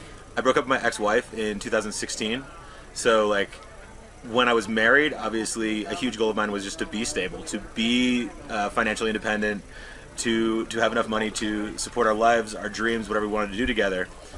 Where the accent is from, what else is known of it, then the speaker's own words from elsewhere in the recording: Fairbanks, Alaska, United States; now in Chile; I'm from Fairbanks, Alaska, United States.